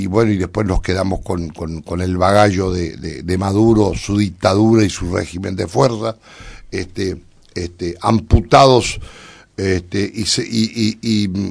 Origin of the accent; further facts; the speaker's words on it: Paysandú, Uruguay; born there; es gente que nacimos juntos en Paysandú.